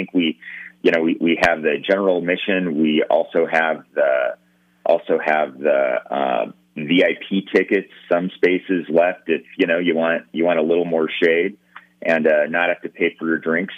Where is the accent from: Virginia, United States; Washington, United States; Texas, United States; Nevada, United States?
Nevada, United States; Elko; I mean, growing up in Elko, one of my favorite things to eat always was chorizo at the Star Hotel